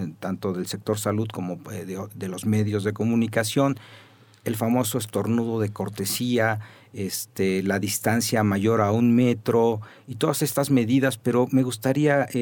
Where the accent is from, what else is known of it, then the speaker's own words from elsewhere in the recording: Mexico; como generalmente somos las familias mexicanas